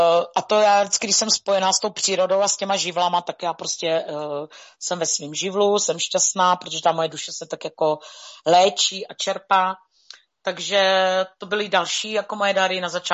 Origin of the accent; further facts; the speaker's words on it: Moravia, Czechia; já říkám, jo, jakože z Moravy, odkud jste